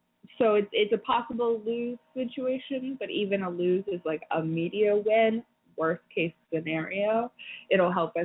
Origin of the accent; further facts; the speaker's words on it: Washington, District of Columbia, United States; I know that's got to do with the fact that I'm from Washington, D.C., and we don't actually have representation for real.